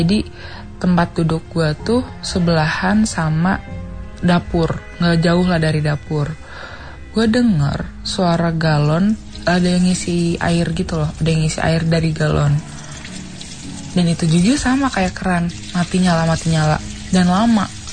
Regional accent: Jakarta, Indonesia; Gue dari Jakarta.

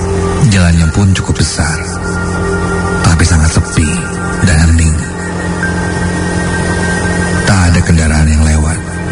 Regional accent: Garut, West Java, Indonesia; now in Bandung, Indonesia; Aku tidak tinggal dengan orang tuaku. Asalku dari Garut. Di Bandung, aku tinggal di sebuah kosan di sekitaran Cicadas.

